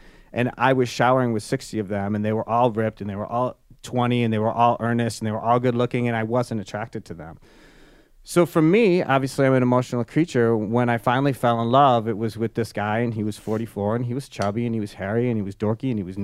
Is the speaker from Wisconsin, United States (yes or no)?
yes; Wisconsin, United States; Sure. Yeah, so I grew up in Wisconsin. I was an athlete my whole life.